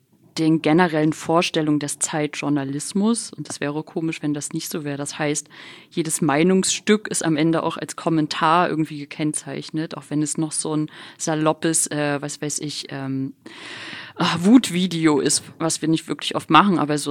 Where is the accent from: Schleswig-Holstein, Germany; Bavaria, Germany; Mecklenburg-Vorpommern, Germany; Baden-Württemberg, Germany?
Mecklenburg-Vorpommern, Germany; Rostock; Als Ossi in westdeutschen Redaktion bist du halt, wundern sich alle, warum du kein Sächsisch sprichst, obwohl du aus Rostock kommst.